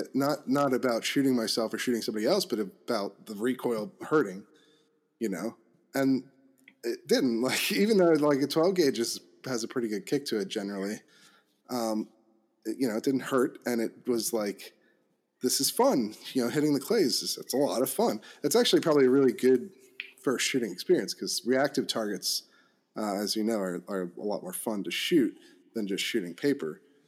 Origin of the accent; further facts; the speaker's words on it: Pennsylvania, United States; I grew up in Pennsylvania, Chester County. And, you know, the kind of place where, you know, they give you the first day of hunting season off from school.